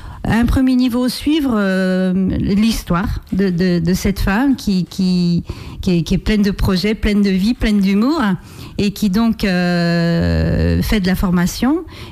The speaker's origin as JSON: {"language": "French", "town": "Saint-Hilaire-de-Chaléons", "region": "Pays de la Loire", "country": "France", "tie": "born or raised there", "said": "je viens de la région de la Barre de Mont. Donc, je suis issue de ce pays, pas très très loin, puisque je suis née à Saint-Hyacinthe-Chaléon, donc en Loire-Atlantique."}